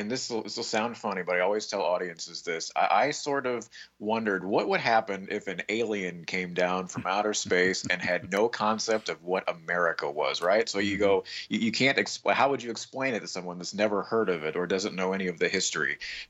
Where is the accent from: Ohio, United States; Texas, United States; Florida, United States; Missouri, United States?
Missouri, United States; St. Louis; Since I'm from St. Louis, I always tell people, and it's certainly in the book, is you have to go to the top of the Gateway Arch.